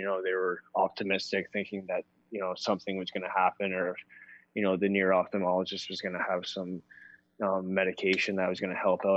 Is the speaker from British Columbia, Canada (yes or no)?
yes; Port Coquitlam, British Columbia, Canada; I grew up here in Port Coquitlam for over 20 years.